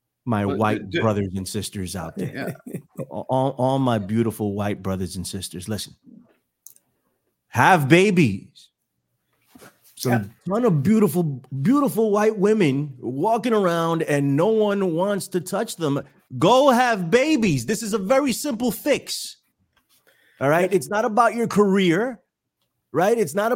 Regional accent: United States; born there; I am American. I was born here. You know, my family's American.

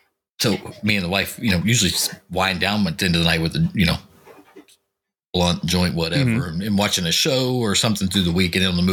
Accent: Charleston, West Virginia, United States; That was based in West Virginia. So for me, it was like nostalgic because I'm from West Virginia. I'm from Charleston where it was all everything.

